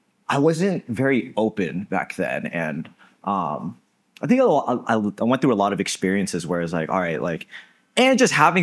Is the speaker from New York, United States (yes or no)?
no; San Mateo, California, United States; No, I grew up in the Bay Area, California. And it was a place called San Mateo.